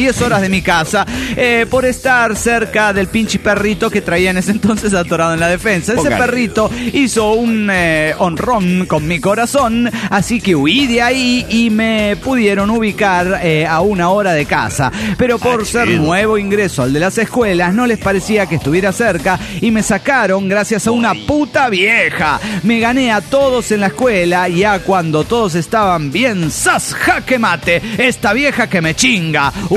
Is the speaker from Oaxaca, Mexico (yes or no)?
yes; Oaxaca, Mexico; a mi tierra oaxaqueña.